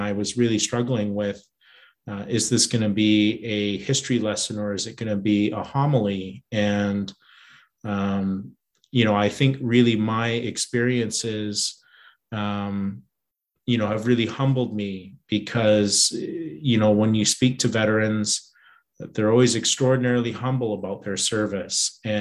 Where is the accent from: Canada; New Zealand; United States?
Canada; Pender Island, British Columbia; growing up on Pender, as I began to learn more about the treatment of Indigenous veterans